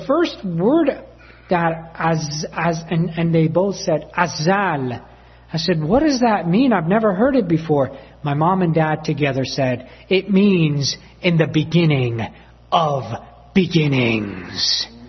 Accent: Tehran, Tehran Province, Iran; English is a second language; This is my hometown in Tehran, Iran.

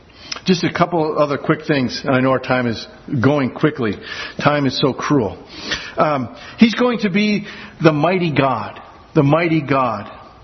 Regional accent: Iowa, United States; I grew up in Iowa, just a short stone's throw away from the Field of Dreams.

